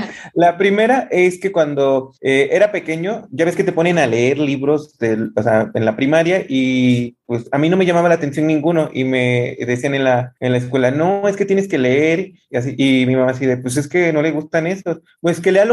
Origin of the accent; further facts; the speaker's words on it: Tuxpan, Veracruz, Mexico; yo soy de Tuxpan, Veracruz, y yo vivo en la laguna.